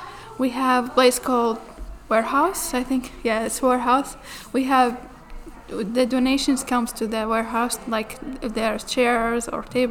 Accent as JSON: {"language": "English", "country": "Iraq", "second_language": "English", "moved": "as an adult", "lives_now": "Augusta, United States", "said": "But for me, I came direct from Iraq to Augusta."}